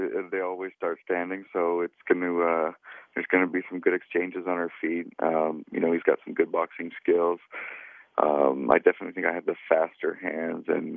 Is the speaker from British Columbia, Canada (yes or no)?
yes; Duncan, British Columbia, Canada; in my hometown, Duncan.